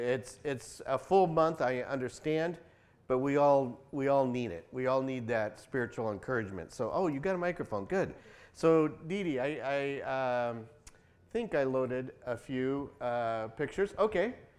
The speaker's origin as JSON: {"language": "English", "country": "Mexico", "said": "I'm from Mexico, so I can say that."}